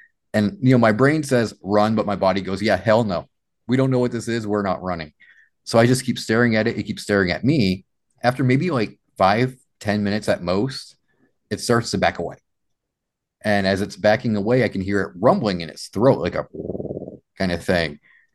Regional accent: Massachusetts, United States; I grew up in Massachusetts. So, you know, going in the woods, I've heard bears.

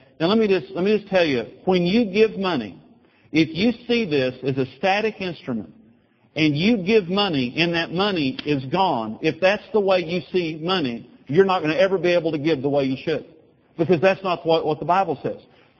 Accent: Amarillo, Texas, United States; Every farmer, because I'm from Amarillo, we have a lot of farmers up there.

